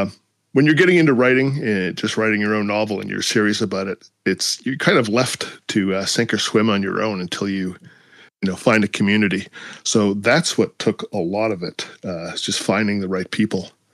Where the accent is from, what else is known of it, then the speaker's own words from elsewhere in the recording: Toronto, Ontario, Canada; I'm from Toronto.